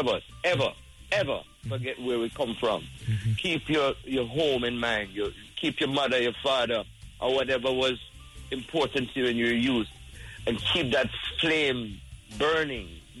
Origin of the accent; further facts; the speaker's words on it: Jamaica; now in United States; I said, well, you know, I'm from Jamaica. And the guy said, what do you mean, Long Island? I said, I'm not from Long Island. I'm from the island down in the Caribbean. We speak English in a very beautiful way, funny way.